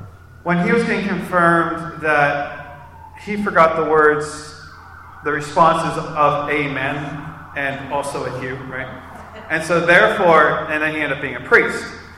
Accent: Pennsylvania, United States; born there; I was born on May 9th, 1986, okay? Near Pittsburgh.

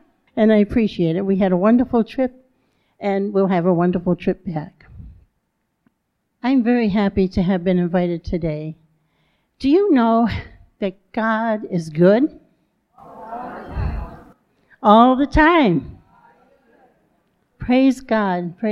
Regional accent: Rhode Island, United States; I grew up in Rhode Island, and we were talking last night when we were out to dinner about all the different accents that I hear here

